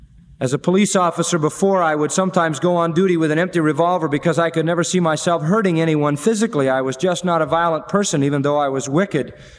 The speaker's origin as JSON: {"language": "English", "town": "Haverstraw", "region": "New York", "country": "United States", "tie": "born or raised there"}